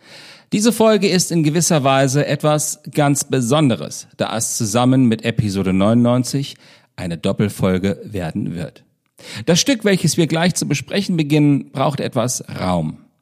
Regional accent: Baunatal, Hesse, Germany; die Messe für meine Heimatstadt Baunatal

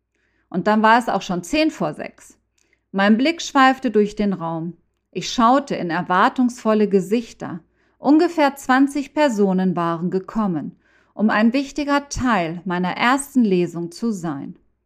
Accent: Mexico; Ich konnte auch einiges aus meiner Heimat Mexiko näher bringen

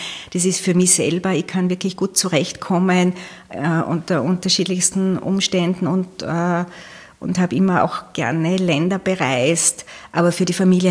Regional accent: Leoben, Styria, Austria; ich habe die ersten 2 Lebensjahre in Leoben dann verbracht. Und dann ist es immer den Bergwerken hinterhergegangen. Das heißt, die Kindergartenzeit war dann in Mühlbach am Hochkönig und die Volksschulzeit in Buch bei Jembach in Tirol.

